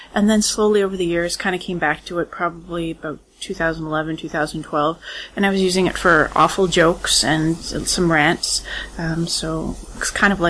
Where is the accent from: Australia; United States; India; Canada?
Canada; Pinawa, Manitoba; Born in Winnipeg, in a hospital in Winnipeg, and grew up there, and came to Winnipeg to go to university when I graduated.